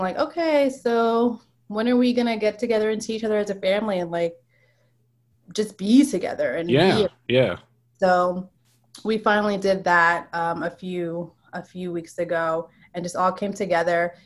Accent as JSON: {"language": "English", "region": "New Jersey", "country": "United States", "said": "I'm originally from New Jersey, but throughout the years, we've all kind of gone to our separate states, I guess you could say."}